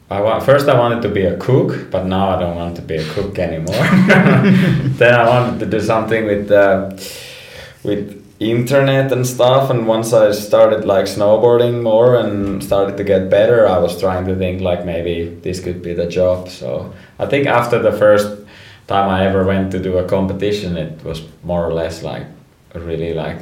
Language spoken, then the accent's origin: English; Rovaniemi, Lapland, Finland; Yeah, it's right above the Arctic. It's actually, Rovaniemi is right at the Arctic Circle